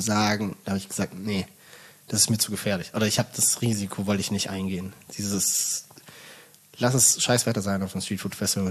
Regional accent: Baden-Württemberg, Germany; ich komme aus dem Schwabenland.

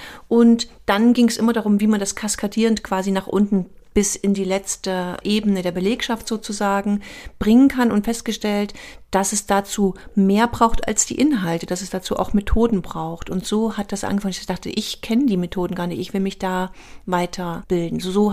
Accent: East Germany, Germany; ich komme ja aus dem Osten

